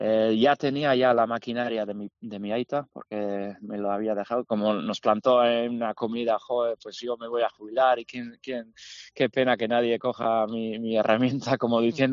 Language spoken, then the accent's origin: Spanish; Cheltenham, South West England, United Kingdom; now in Spain; yo nací en Inglaterra, nací en los Cotswolds, en Cheltenham. Mi padre era pastor ahí, entonces mis primeros años yo siempre he vivido con ovejas, entre rebaños grandes.